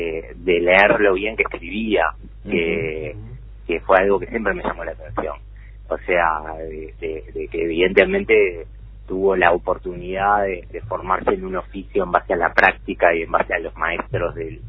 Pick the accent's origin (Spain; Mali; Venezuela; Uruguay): Uruguay; Montevideo; Capurro, que es como para nosotros nuestro segundo barrio, más allá que nos criamos en el Paso Molino.